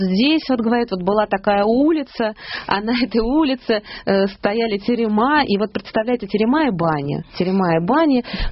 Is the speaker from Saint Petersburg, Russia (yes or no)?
yes; Saint Petersburg, Russia; просто мы с вами из Петербурга, поэтому